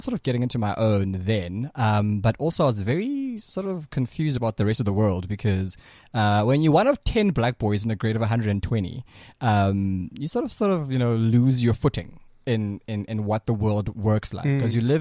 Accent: Johannesburg, Gauteng, South Africa; also born or lived in Soweto; So my family is all from Johannesburg. I grew up in Soweto for a part, and then I ran off to boarding school

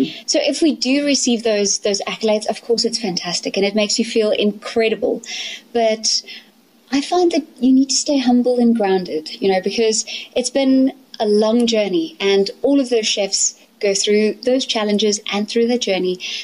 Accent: Elandsfontein, South Africa; also born or lived in London; I grew up here in Elandsfontein on the farm. And after working in London a bit, I came back

